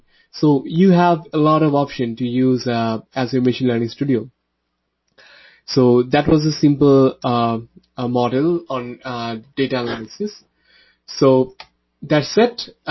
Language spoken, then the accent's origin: English; Saskatoon, Saskatchewan, Canada; I'm from Saskatoon, Saskatchewan, Canada, and I'm working as a researcher here at University of Saskatchewan.